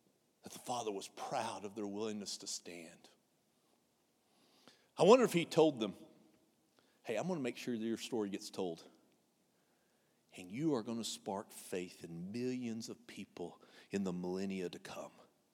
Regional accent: Pampa, Texas, United States; I grew up in the Texas panhandle, and I know I make Pampa sound like this really, really, really small town. It really wasn't. I mean, it was like a 30,000-person oil town.

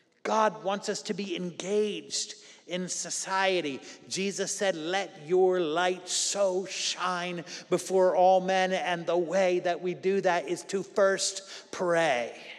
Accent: Pennsylvania, United States; I grew up in Pennsylvania with Mennonites and Amish all around us.

